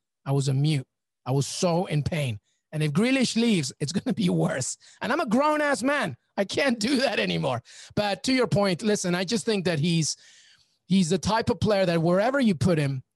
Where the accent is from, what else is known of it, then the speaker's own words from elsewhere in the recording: England, United Kingdom; also born or lived in Peru; I'm Peruvian, but I grew up in England.